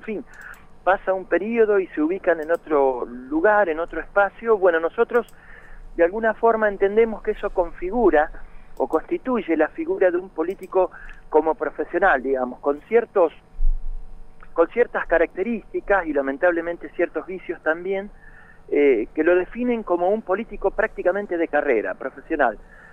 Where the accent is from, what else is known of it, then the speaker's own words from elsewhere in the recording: Santa Fe, Argentina; also born or lived in Entre Ríos; now in Río Negro, Argentina; yo soy santafesino de nacimiento, viví prácticamente la mitad de mi vida por allá, por aquellos lados.